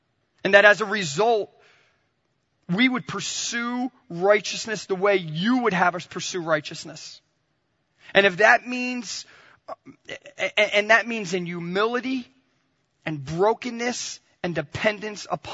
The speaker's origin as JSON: {"language": "English", "region": "New Jersey", "country": "United States", "accent": "Jersey", "said": "and I am a Yankee through and through. Bob is very refined and put together, and I got my Jersey accent"}